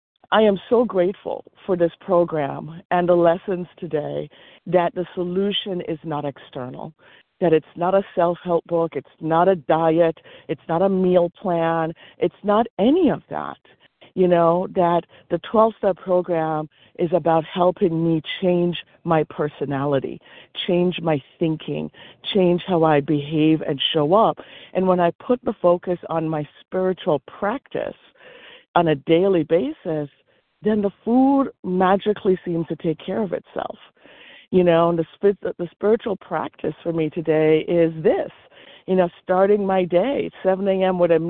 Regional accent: Jamaica; now in United States; So I just got back from a week-long vacation in Jamaica, my home country, where I couldn't get the foods that I wanted.

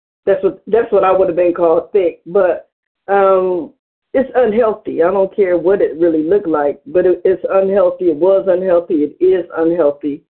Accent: Cleveland, Ohio, United States; I'm from Cleveland, Ohio.

